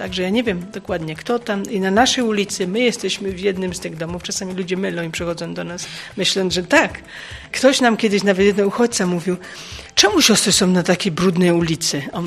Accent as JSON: {"language": "Polish", "town": "Wójcice", "region": "Opole Voivodeship", "country": "Poland", "lives_now": "Greece", "said": "pochodzę z Wójcic, to jest między Nysą a Odmuchowem. Pracuję teraz w Grecji aktualnie. My mieszkamy w Philly Street"}